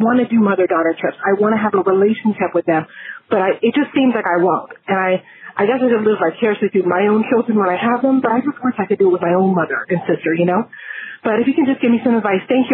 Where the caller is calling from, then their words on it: Ocala, Florida, United States; from Ocala, Florida, and I just have a little bit of a dilemma.